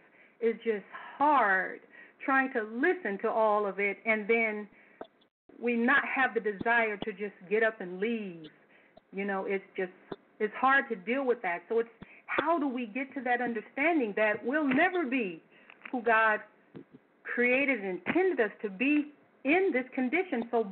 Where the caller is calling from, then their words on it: Brownwood, Georgia, United States; I'm calling from Brownwood, Georgia.